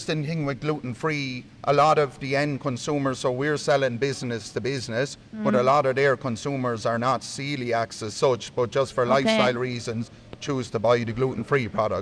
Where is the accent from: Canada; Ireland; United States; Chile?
Ireland; Wexford, Leinster; I'm originally from Wexford, but delighted to be here in Portlaoise.